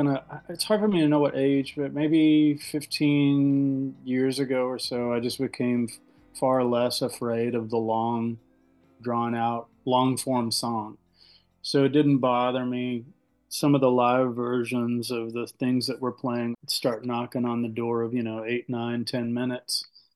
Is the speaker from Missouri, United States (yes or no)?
yes; Kennett, Missouri, United States; So we were always on that I-55 stretch to and from Memphis and my hometown of Kennett.